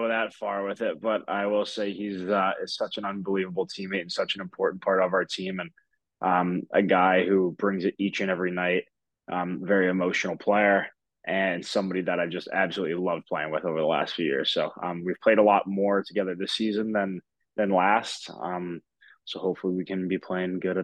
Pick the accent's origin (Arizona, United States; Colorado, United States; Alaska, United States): Arizona, United States; Scottsdale; born there; I was born in Arizona. I was born in Scottsdale, and that was a big part of my hockey falling in love with the game.